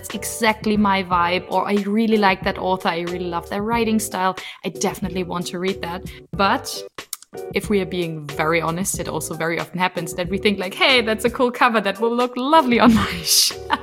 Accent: Germany; first language German; English is a second language; English is not my mother tongue. I'm from Germany. So we learned English as first foreign language.

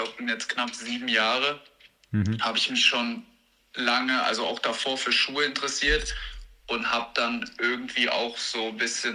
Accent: Hesse, Germany; now in Kaiserslautern, Germany; Wir kommen eigentlich aus der Nähe von Marburg. Das ist so in Mittelhessen, also relativ zentral in Deutschland.

